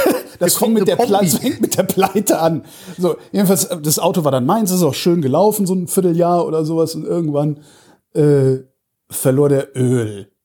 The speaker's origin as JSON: {"language": "German", "town": "Cologne", "region": "North Rhine-Westphalia", "country": "Germany", "tie": "born there", "said": "ich komme aus Köln gebürtig"}